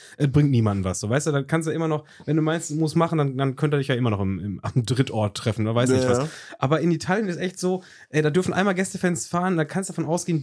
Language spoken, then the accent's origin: German; North Rhine-Westphalia, Germany; weil wir ja hier, wir sind ja schon in dem Ground-Bundesland hier aufgewachsen.